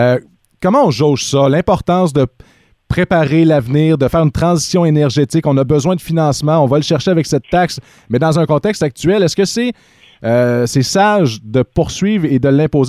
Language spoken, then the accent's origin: French; Maniwaki, Quebec, Canada; Chez nous, à Maniwaki